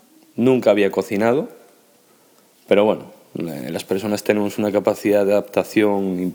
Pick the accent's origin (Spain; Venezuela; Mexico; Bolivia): Spain; now in France; soy español, vivo en Ponferrada, en una ciudad de 70.000 habitantes, en el noroeste de España, justo al lado de Galicia. Es una comarca de mina, hay mucho carbón y minería, es de nieve también, hace mucho frío.